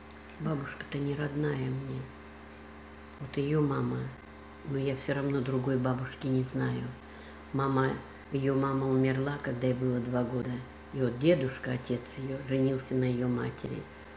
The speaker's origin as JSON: {"language": "Russian", "town": "Novosibirsk", "region": "Novosibirsk Oblast", "country": "Russia", "tie": "born there", "said": "Родилась в город Новосибирск 22 июля 41 года."}